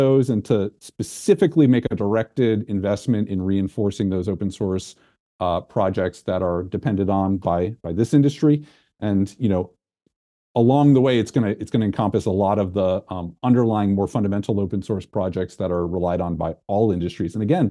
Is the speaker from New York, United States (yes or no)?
yes; New York, United States; I grew up in New York.